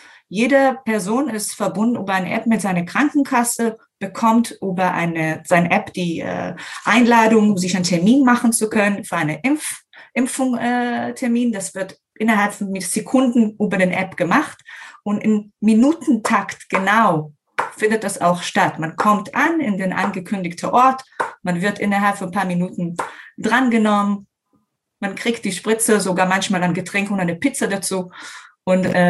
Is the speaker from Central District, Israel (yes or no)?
yes; Herzliya, Central District, Israel; now in Germany; In Herzliya, das ist in der Nähe von Tel Aviv.